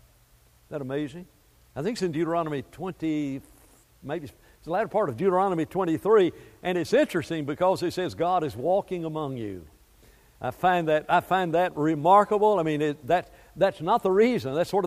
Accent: Alabama, United States; You know, I grew up in Alabama. They chewed tobacco too.

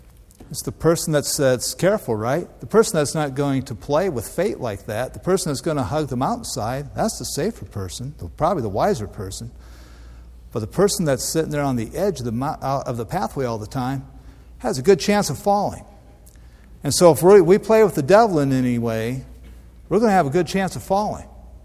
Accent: Iowa, United States; because I'm from Iowa originally, so I plant corn because that's what Iowans

